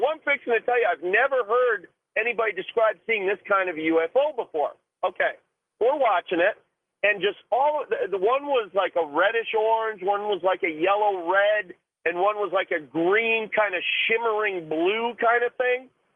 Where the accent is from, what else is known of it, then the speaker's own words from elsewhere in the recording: Atlanta, Georgia, United States; Should I report it in the local place where I was at? I'm from Georgia.